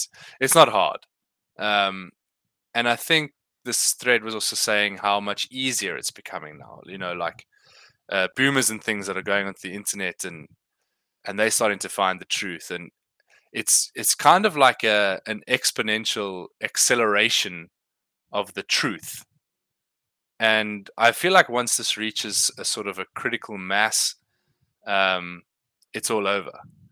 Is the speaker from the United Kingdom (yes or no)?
yes; South East England, United Kingdom; And it'll only be in my hometown for now, but Kent is a county in the UK, and quite a large one